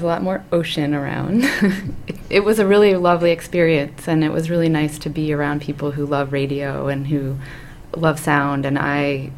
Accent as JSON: {"language": "English", "town": "Washington", "region": "District of Columbia", "country": "United States", "said": "from Washington, D.C."}